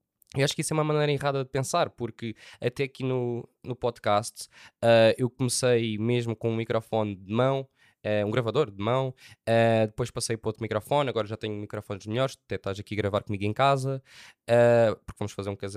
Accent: Faro, Algarve, Portugal; eu queria dar aquela ideia que sou de Faro

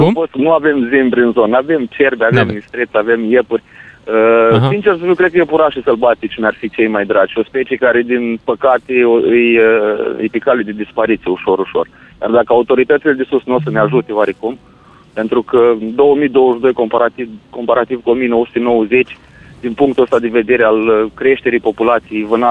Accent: Suceava County, Romania; Vă sunt de la Suceava, din inima munților.

